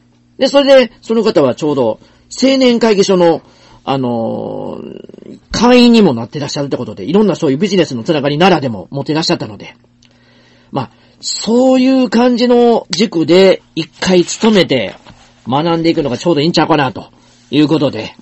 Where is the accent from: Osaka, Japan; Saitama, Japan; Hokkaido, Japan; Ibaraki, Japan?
Osaka, Japan; now in Nara, Japan; は大阪で生まれて大阪で育って、ね、勝手にというか、まあうちの親が奈良出身だったということで